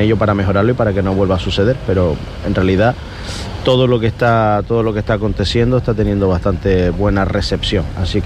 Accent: Corralejo, Canary Islands, Spain; now in Puerto del Rosario, Spain; Yo he vivido siempre mucho a caballo entre, nací en Corralejo, me crié en Corralejo, después me fui fuera a estudiar, después volví y ya me instalé en Puerto del Rosario

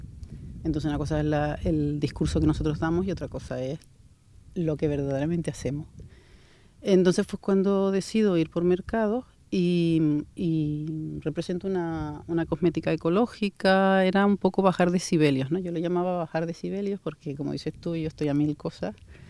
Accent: Fuerteventura, Canary Islands, Spain; yo me siento muy majorera. Y entonces era como un poco el contacto que yo mantenía con mi isla era a través de esa feria

